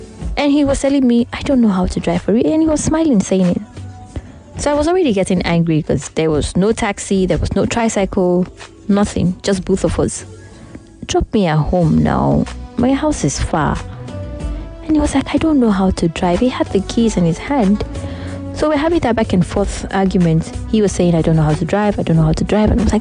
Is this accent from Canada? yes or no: no; Nigeria; I mean, as a Nigerian babe now, who doesn't like a whoop?